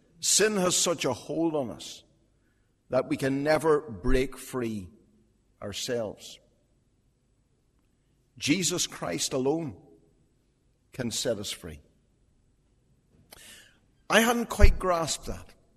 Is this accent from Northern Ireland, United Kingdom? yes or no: yes; Belfast, Northern Ireland, United Kingdom; I was born and brought up in North Belfast in the Ballysillan area, back in the 1950s, and when I was growing up there, week by week, my parents took me along every Sunday to the local Methodist church